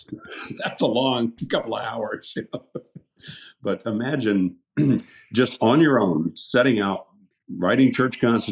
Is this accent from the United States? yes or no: yes; Virginia, United States; I was raised in Shenandoah Valley, Virginia.